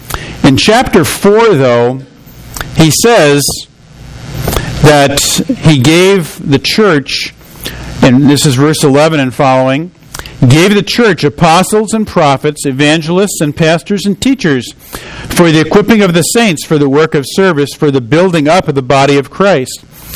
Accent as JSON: {"language": "English", "region": "New Jersey", "country": "United States", "tie": "born or raised there", "said": "I grew up in New Jersey, and periodically we would go down to the shore on the New Jersey coast"}